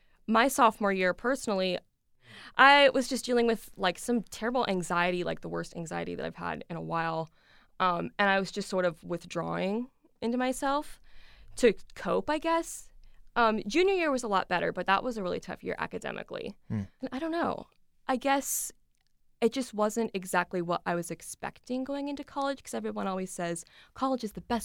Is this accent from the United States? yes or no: yes; Fairborn, Ohio, United States; And I'm from Fairborn, Ohio, so I'm local.